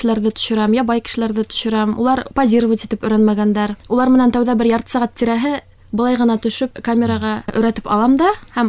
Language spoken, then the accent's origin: Bashkir; Iskesebay, Bashkortostan, Russia; Эйе, мин Баймаҡ районы Иҫкесебай ауылынан.